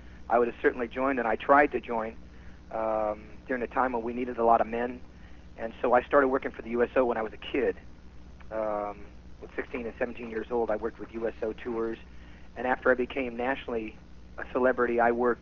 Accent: California, United States; I'm from California originally

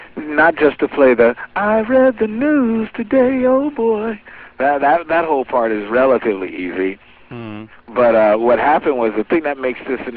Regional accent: New York City, New York, United States; Well, I'm from New York City. I'm from Lower Manhattan.

